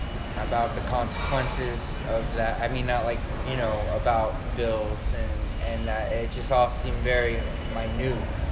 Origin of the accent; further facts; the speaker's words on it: Miami, Florida, United States; I'm from Miami, it was really hot, I had the car running